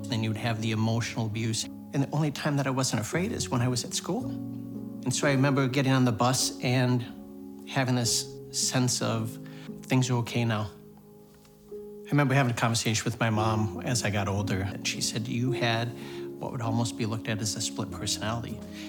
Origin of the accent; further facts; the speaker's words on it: North Branch, Minnesota, United States; I grew up in North Branch. It was a fantastic, sweet little town. What people talk about is small town Minnesota. This was small town Minnesota.